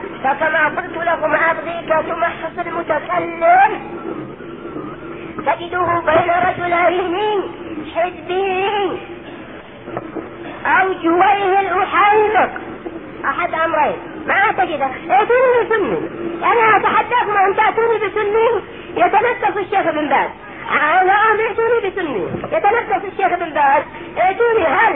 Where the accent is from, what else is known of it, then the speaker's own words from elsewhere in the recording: Yemen; نعم عندنا في اليمن، لانني اتكلم عن منارس